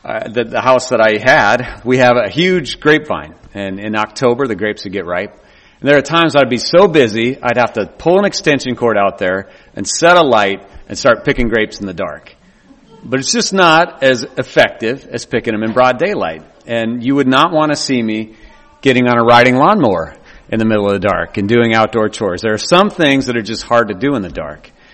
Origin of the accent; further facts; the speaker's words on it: Corvallis, Oregon, United States; born there; I was born in the Good Samaritan Hospital in Corvallis, Oregon.